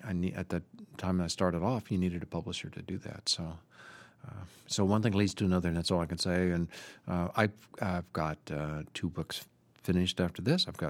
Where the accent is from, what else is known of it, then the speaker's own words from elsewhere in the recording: California, United States; I grew up in Southern California.